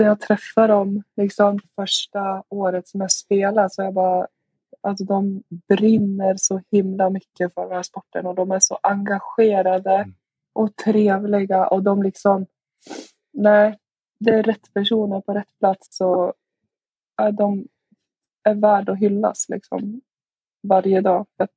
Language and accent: Swedish; Gävle, Gävleborg County, Sweden; Jag är från Gävle.